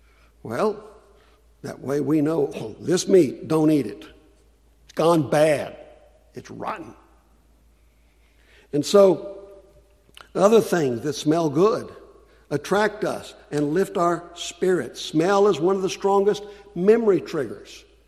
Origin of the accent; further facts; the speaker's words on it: West Virginia, United States; now in Iowa, United States; And when I first came to Iowa, you know, I'm brand new to this area. I was raised in West Virginia. I didn't know anything about agriculture as it's practiced in this area.